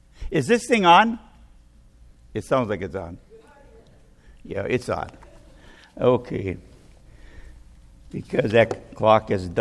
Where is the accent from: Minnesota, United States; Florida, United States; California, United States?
Minnesota, United States; I'm from Minnesota. If you've never heard of that, it's up in the upper Midwest.